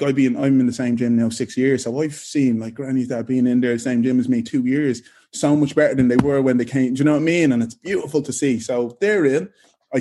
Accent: Ireland; moved away; I came from Ireland, not knowing anyone here.

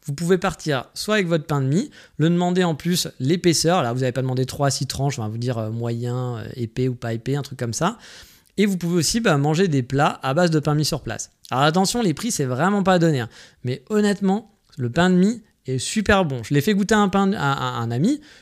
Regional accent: France; now in Kyoto, Japan; Moi, quand je suis français, que je vis au Japon à Kyoto

